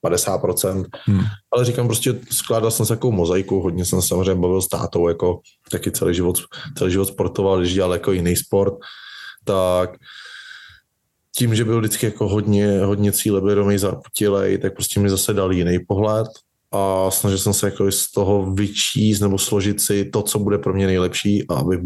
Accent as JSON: {"language": "Czech", "town": "Plzeň", "region": "Plzeň Region", "country": "Czechia", "said": "prostě jsem Plzeňák a nerad utíkám z problémů"}